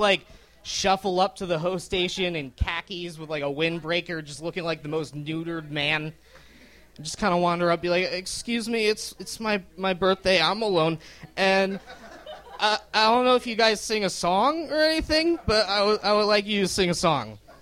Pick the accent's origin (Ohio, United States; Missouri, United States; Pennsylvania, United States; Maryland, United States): Pennsylvania, United States; Lancaster; I'm from Lancaster, Pennsylvania, and the other day I saw a pretty Amish girl, which doesn't never happen, but it was worth noting.